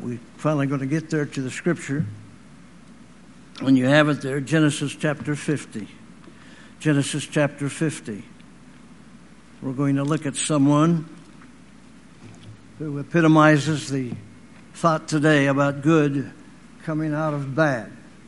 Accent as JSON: {"language": "English", "town": "Dayton", "region": "Ohio", "country": "United States", "also_born_or_lived": "Michigan", "lives_now": "Texas, United States", "said": "Brother Temp and I, he's from Michigan, I'm from Ohio, and somehow we wound up down here in Texas. I told my class when I left Dayton, Ohio, I went to Michigan first."}